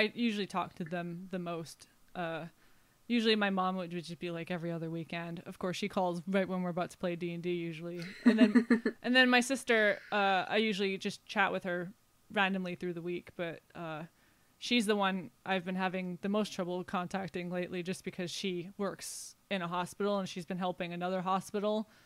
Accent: Michigan, United States; But I look at my home state and I see some of the stuff going on there, and I go, why can't you just?

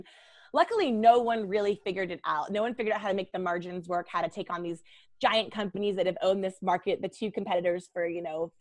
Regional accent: East Coast, United States; now in Laguna Beach, United States; Yeah, well, my story is I'm from the East Coast. So I'm two-thirds East Coast, one-third West Coast. Live here in Laguna Beach

